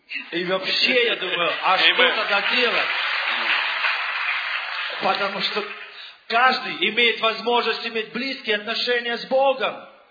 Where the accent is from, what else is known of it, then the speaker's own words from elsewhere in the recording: Lithuania; я из Литвы.